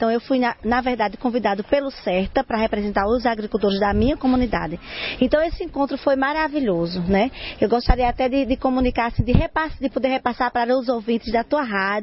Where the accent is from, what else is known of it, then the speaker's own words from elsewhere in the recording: Canhotinho, Pernambuco, Brazil; Eu sou da cidade de Canhotinho, lá do Agreste Meridional, né?